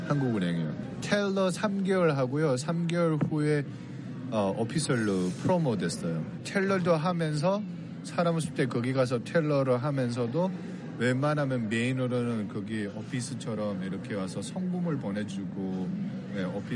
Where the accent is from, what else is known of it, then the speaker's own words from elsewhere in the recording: North Korea; 제가 솔직히 북한을 가보려고 그냥 생각 없이 그냥 행동으로 옮겼어요. 제 고향 땅에까지 가려고